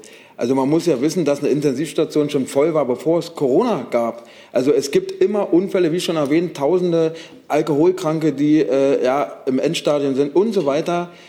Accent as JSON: {"language": "German", "region": "Brandenburg", "country": "Germany", "said": "ich komme aus Brandenburg, kurz vor der Grenze von Berlin"}